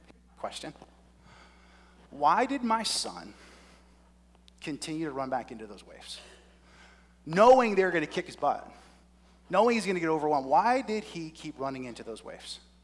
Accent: New Jersey, United States; I grew up in New Jersey, South Jersey, about an hour from the ocean.

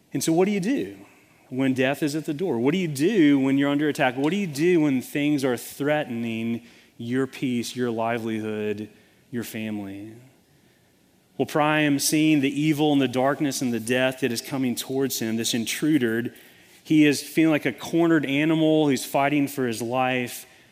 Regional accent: Chattanooga, Tennessee, United States; someone I knew from growing up in Chattanooga

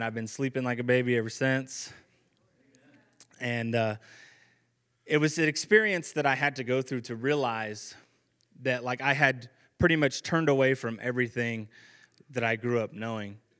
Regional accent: Wasco, California, United States; also born or lived in Lancaster, California; I was born in Lancaster, California. I was raised in a very small farming community by the name of Wasco. Wasco, California.

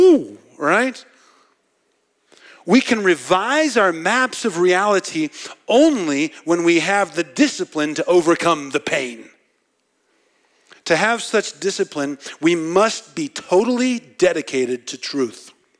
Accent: Nebraska, United States; Because I'm from Nebraska, all right?

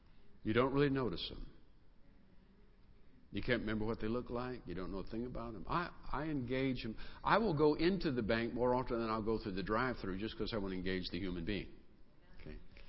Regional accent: the South, United States; it was the way I was raised in the South, that you took care of stuff.

